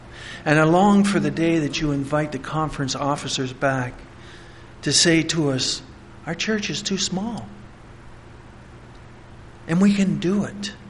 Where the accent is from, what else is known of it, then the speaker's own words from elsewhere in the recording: Canada; even growing up in Canada.